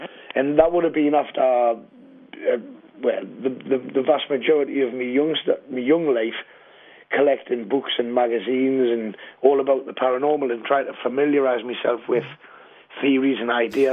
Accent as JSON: {"language": "English", "town": "Newcastle upon Tyne", "region": "North East England", "country": "United Kingdom", "tie": "born or raised there", "said": "I was born in 1972 in Newcastle upon Tyne, and from an early age, growing up in a house in St Anthony's in the Walker area of Newcastle"}